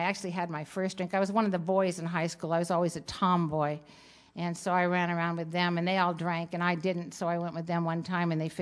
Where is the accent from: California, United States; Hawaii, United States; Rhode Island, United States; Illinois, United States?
California, United States; Pasadena; When I would say I was from Pasadena